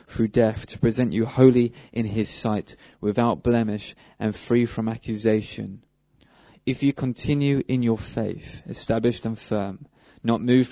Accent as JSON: {"language": "English", "town": "Burgess Hill", "region": "South East England", "country": "United Kingdom", "said": "As you can tell, I'm English. I'm not Italian, I'm not German, not French. I'm English. I do come from Burgess Hill. And so I'm very local."}